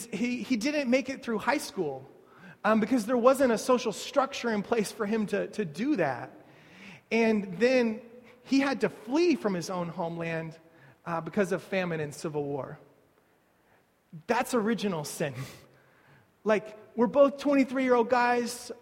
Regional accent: Kansas City, Missouri, United States; born there; So I was born in Kansas City

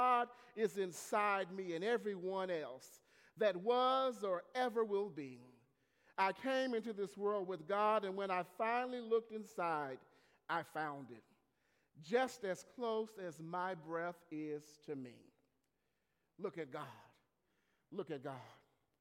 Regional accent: Marshall, Texas, United States; who is a native of my hometown, Marshall, Texas, Mother Opal Lee.

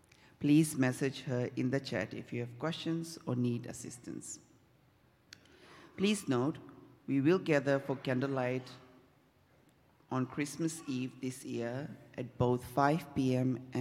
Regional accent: Fiji; When I was a kid, growing up in Fiji, fog was a very rare sight.

